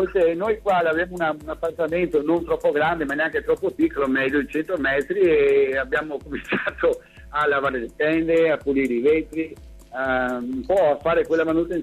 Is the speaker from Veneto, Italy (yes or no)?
yes; Venice, Veneto, Italy; perché tu sai che a Venezia, sono veneziano